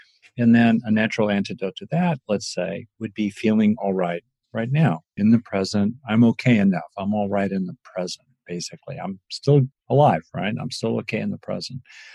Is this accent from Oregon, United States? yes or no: no; Los Angeles, California, United States; I grew up in LA. It was hot.